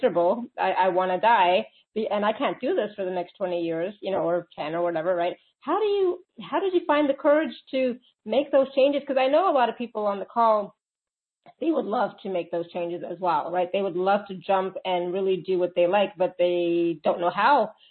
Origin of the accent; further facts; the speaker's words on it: India; Sometimes, because I'm Indian, okay, Indian music brings up so many emotions, right?